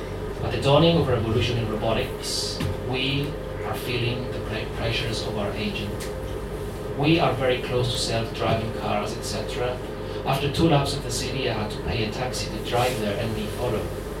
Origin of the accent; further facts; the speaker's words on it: Durham, North East England, United Kingdom; now in Würzburg, Germany; I live in Würzburg, Bavaria, but I'm from Durham.